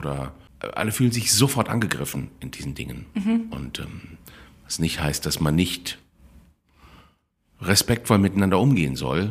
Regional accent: Cologne, North Rhine-Westphalia, Germany; ich bin Kölner.

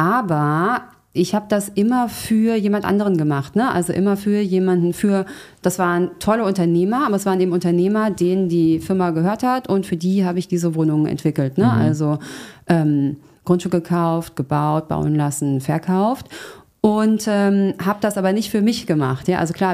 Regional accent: Frankfurt, Hesse, Germany; ich komme aus Frankfurt

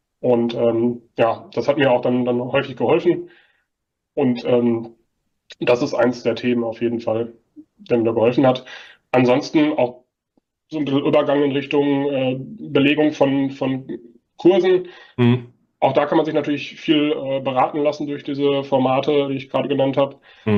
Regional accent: North Rhine-Westphalia, Germany; born there; Dadurch, dass ich gebürtig aus der Nähe von Hagen komme

